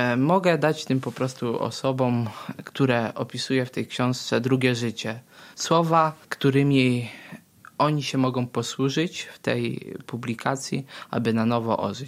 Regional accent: Wysoka Strzyżowska, Subcarpathian Voivodeship, Poland; Brzeżanka dlatego, że to jest moja miejscowość wychowania się, bo tak naprawdę pochodzę z Wysokiej Strzyżowskiej, a mieszkam na granicy z Brzeżanką.

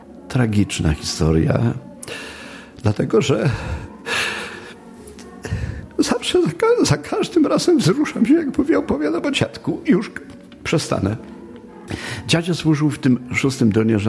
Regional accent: Głubczyce, Opole Voivodeship, Poland; jestem z Głubczyc, województwo polskie.

